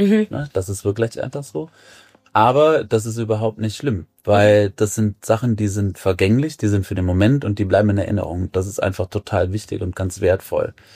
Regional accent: Germany; born there; now in Düsseldorf, Germany; ich bin 40 Jahre alt, fühle mich als Düsseldorfer, komme gebürtig aus der Eifel, aber habe hier echt meine Heimat gefunden.

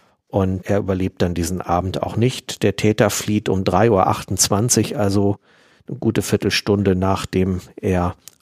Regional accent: Northern Germany, Germany; now in Bonn, Germany; Ich stamme ursprünglich aus Norddeutschland und lebe und arbeite seit 2012 in Bonn.

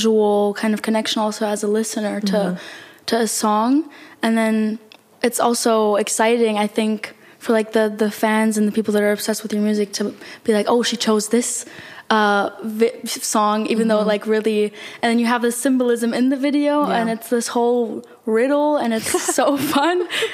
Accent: Berlin, Germany; even though I'm from Berlin and I'm not over there a lot, like in the US

